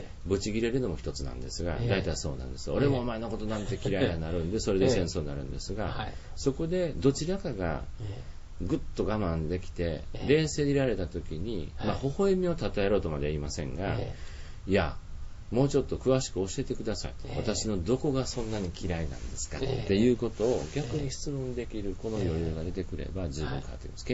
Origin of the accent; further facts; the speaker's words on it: Kansai, Japan; まあ、私関西人だから言うわけじゃないんですけれども